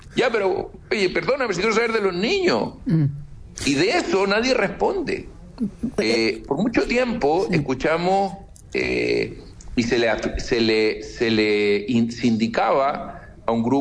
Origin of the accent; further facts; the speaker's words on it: Chile; quienes viven en Chile y son nacionales y somos chilenos